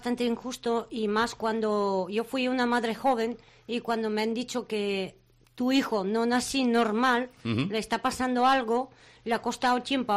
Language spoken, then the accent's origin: Spanish; Bulgaria; Spanish is a second language; yo vengo de un país, soy de Bulgaria